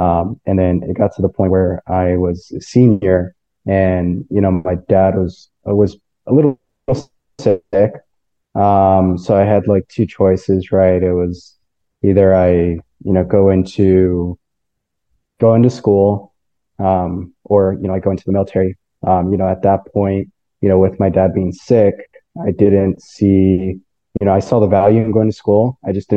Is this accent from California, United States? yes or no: yes; Madera, California, United States; So I was born and raised in Madera, California.